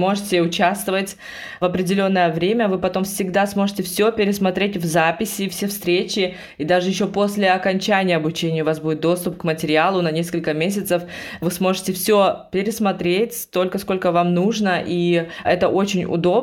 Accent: Russia; now in Germany; Больше 20 лет назад я приехала в Германию из России, тогда еще со своей семьей.

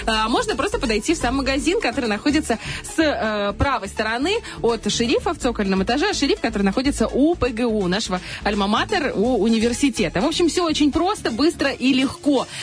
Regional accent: Dnestrovsk, Transnistria, Moldova; Мы с тобой огненные девчули. Мы из Днестровска.

